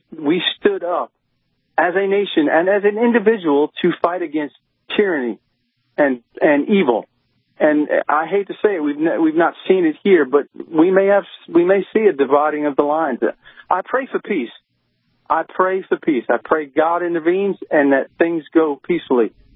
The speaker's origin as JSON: {"language": "English", "region": "New York", "country": "United States", "tie": "born or raised there", "said": "I grew up in New York, and there is a very big move on Long Island for Trump."}